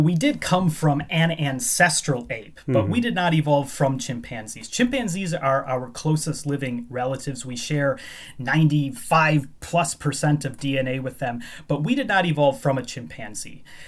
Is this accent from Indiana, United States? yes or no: no; Chicago, Illinois, United States; now in United Kingdom; I've been here about 10 years. I come from the Chicago area, as I mentioned earlier, but it's a wonderful place.